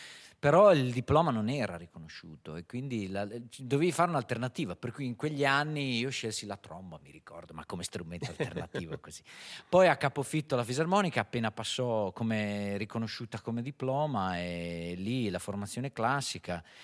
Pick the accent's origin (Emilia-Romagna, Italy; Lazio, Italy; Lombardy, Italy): Emilia-Romagna, Italy; Rimini; born there; io sono romagnolo di estrazione, nasco sulle colline di Rimini